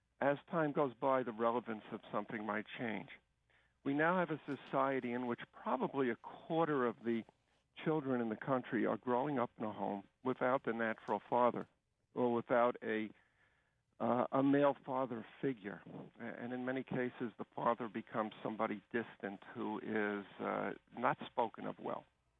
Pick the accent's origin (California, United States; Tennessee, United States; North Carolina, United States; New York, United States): New York, United States; Brooklyn; You can tell by my accent I'm not from down East Maine. I'm from the Italian inner city of Brooklyn. New York.